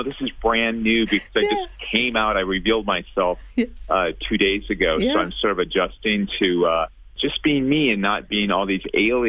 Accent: Minnesota, United States; I'm from Minnesota, and we ate like farmers.

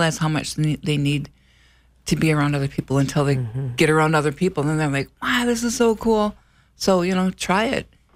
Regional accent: Cass Lake, Minnesota, United States; I kind of talked to Shania about growing up in Cass Lake, and my mother was an activist

